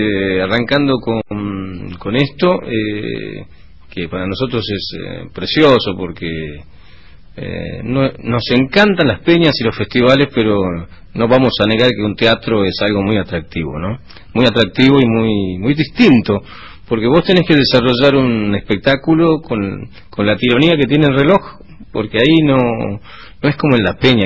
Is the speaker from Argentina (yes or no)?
yes; Argentina